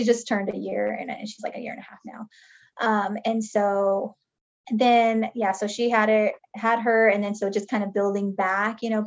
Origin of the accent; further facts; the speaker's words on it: Pacific Northwest, United States; My husband actually, because we're from the Northwest